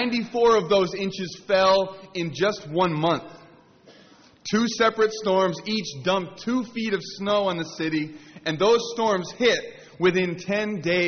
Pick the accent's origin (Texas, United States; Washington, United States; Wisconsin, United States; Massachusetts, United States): Massachusetts, United States; Boston; That was the best thing about being a child growing up in Boston, was hearing about the storm coming